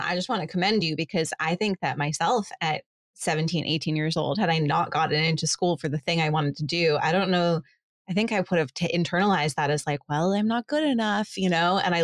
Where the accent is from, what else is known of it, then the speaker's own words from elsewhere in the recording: New Jersey, United States; New Jersey.